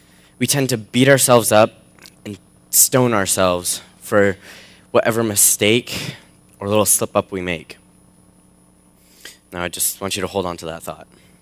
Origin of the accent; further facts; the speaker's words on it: Bonners Ferry, Idaho, United States; my hometown in Bonners Ferry, Idaho. Yeah. Let me just forewarn you, full of hicks.